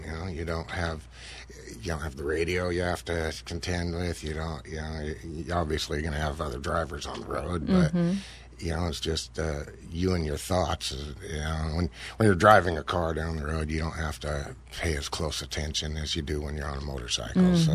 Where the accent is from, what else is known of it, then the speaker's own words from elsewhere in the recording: Montana, United States; Well, I'm from Montana, so.